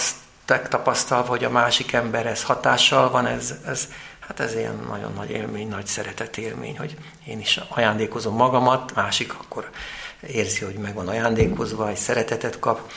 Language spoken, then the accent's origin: Hungarian; Budapest, Hungary; én a Ferencvárosban, 9. kerületben nőttem föl, ahol hát engem, hát ez elég zűrös környékem